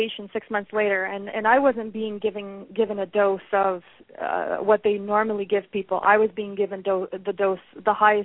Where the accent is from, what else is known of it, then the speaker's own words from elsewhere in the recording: Canada; I'm from Canada, I crossed the international border to the USA.